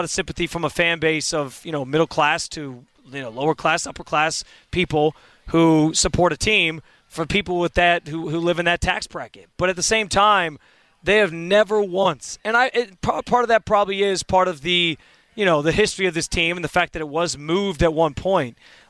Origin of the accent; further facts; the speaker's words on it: New York, United States; growing up in Western New York, I went to plenty of Bills games growing up.